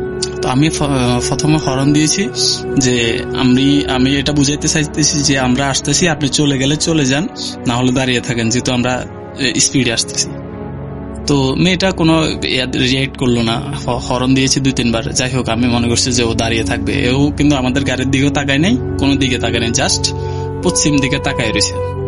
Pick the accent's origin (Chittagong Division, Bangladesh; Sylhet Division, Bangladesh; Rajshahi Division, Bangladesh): Chittagong Division, Bangladesh; Feni; now in Saudi Arabia; তো আমার বাড়ি হচ্ছে ফেনী, বর্তমানে আমি সৌদি আরবে আছি।